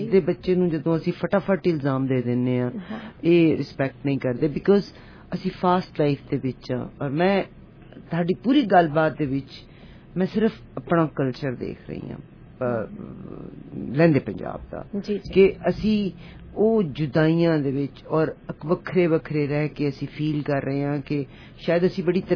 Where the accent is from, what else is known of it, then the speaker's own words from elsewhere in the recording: Pakistan; now in Canada; ਅਸੀਂ ਪਾਕਿਸਤਾਨ ਤੋਂ ਜਿਹੜੇ ਹਾਂ